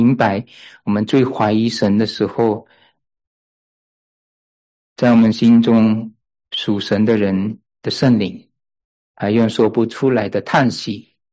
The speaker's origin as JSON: {"language": "Chinese", "country": "Malaysia", "tie": "born or raised there", "said": "我小的时候在马来西亚的时候读了一本她的传记"}